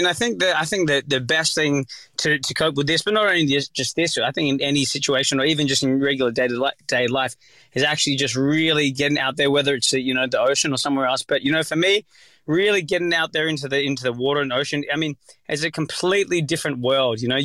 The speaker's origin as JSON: {"language": "English", "town": "Sydney", "region": "New South Wales", "country": "Australia", "said": "I'm from Sydney, Northern Beaches, so I'm used to just jumping in the water in my shorts up there."}